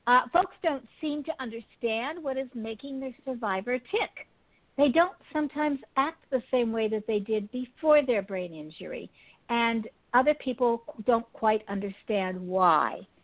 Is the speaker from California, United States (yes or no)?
no; Pittsburgh, Pennsylvania, United States; born there; I was born in the Pittsburgh area and went to college in the Pittsburgh area.